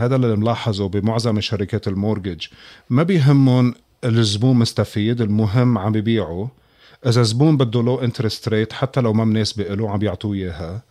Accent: Beirut, Beirut Governorate, Lebanon; moved away as an adult; now in Houston, United States; فأنا خلقت وربيت ببيروت وعشت الحرب اللبنانية.

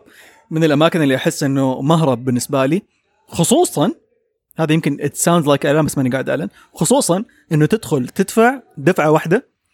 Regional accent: Saudi Arabia; بما أن إحنا سعوديين وبنتكلم عن السعودية

